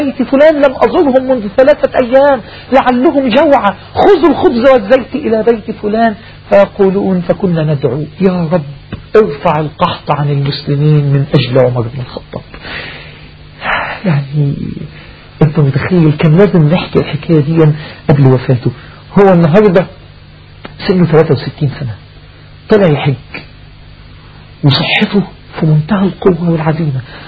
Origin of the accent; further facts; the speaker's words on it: Egypt; مش بنمون والعياذ بالله لأن احنا مصريين